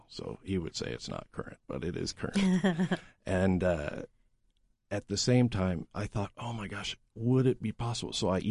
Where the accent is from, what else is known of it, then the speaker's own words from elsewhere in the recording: Indianapolis, Indiana, United States; I grew up in Indy, and at that time it was Naptown.